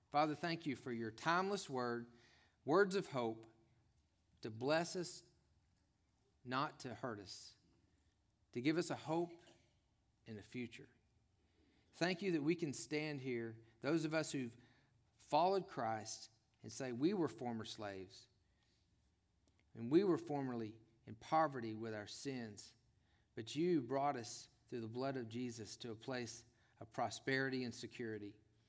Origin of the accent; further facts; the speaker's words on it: Texas, United States; Now, most of your southern folks like me, I grew up in Texas.